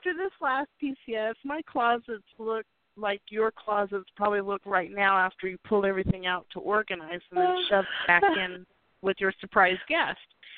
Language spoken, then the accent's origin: English; Kansas, United States; I say that because I grew up in Kansas and in a town where we have more Mexican restaurants than we have any other type of restaurant, even though it's a small town.